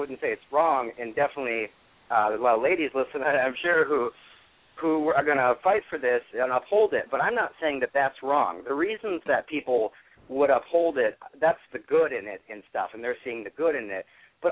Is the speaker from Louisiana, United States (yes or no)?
no; Minnesota, United States; You mentioned me in the chat room there, and I'm from Minnesota.